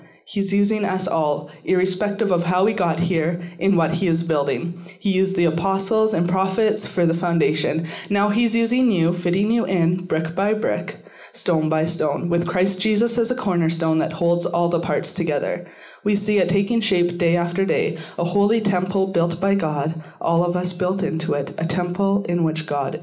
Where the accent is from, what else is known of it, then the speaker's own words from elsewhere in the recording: Saskatchewan, Canada; And I grew up in Saskatchewan. Yeah. Well, you're a little more northern than me, too. I grew up on a farm 40 miles out of town.